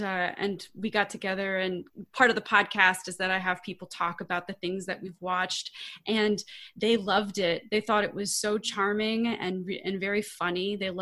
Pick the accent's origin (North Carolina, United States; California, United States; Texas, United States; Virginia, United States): Texas, United States; I grew up in Texas, so we don't have much snow.